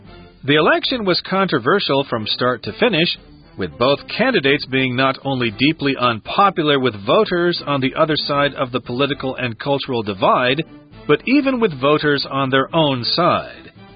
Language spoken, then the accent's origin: English; United States; Well, to tell you the truth, as an American, I didn't like either one of them.